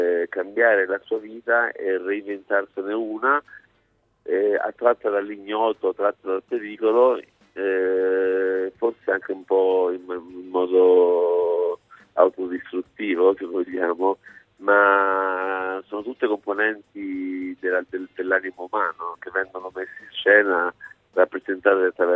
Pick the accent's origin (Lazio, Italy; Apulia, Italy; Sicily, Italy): Lazio, Italy; Rome; per me che vengo da Roma è come andare in un luogo molto molto lontano